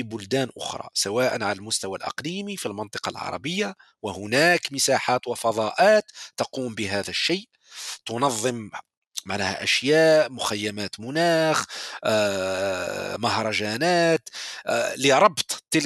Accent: Algeria; أنا دائما أستعمل مثال بلدي الجزائر

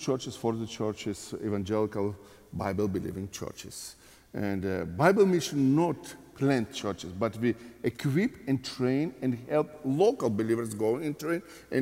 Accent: Almaty, Kazakhstan; English is a second language; I was born and grew up in Kazakhstan, Almaty. It is capital in Christian home. I'm number 9 child from 15 kids.

